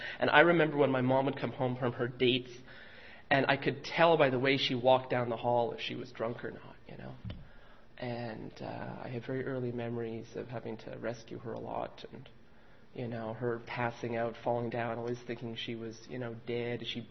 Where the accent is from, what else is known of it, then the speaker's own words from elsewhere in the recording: Montreal, Quebec, Canada; I grew up in Montreal, born in Montreal to two alcoholic parents and alcoholic grandparents